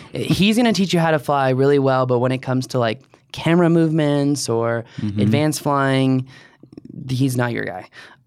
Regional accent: Virginia, United States; Yeah, Jason's from DC area. That's my hometown. So. Reppin' the hood.

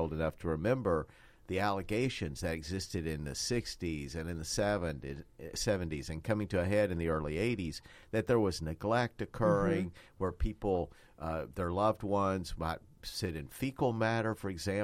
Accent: Appalachia, United States; where I grew up in Appalachia in a local nursing home

